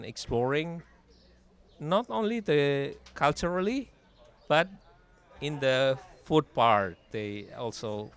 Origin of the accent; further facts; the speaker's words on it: Indonesia; now in Basel, Switzerland; from Indonesia. I've been living in Basel for 17 years.